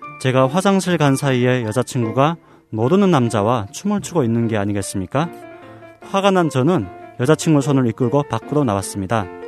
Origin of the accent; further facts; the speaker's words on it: Hyesan, Ryanggang, North Korea; now in South Korea; 해산에서 온